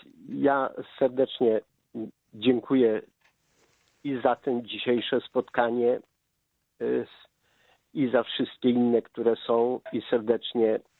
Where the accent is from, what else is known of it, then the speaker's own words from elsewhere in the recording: Toruń, Kuyavian-Pomeranian Voivodeship, Poland; bo jestem z Torunia